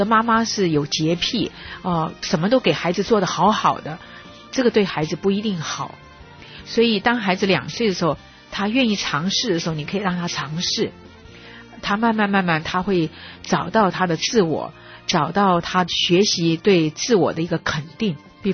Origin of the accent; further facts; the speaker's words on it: China; 那我们中国人这方面是比较弱。